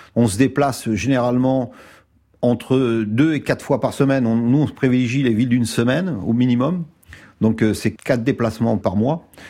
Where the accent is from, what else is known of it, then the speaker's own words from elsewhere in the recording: France; on n'est pas des nomades, on n'est pas des Roms, on est des Français avec domiciliés, avec des bases, et on suit un itinéraire.